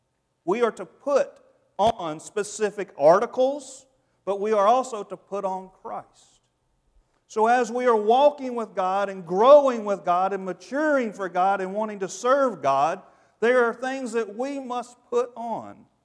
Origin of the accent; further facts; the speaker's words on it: the South, United States; And I'm from the South, so it's wrestle.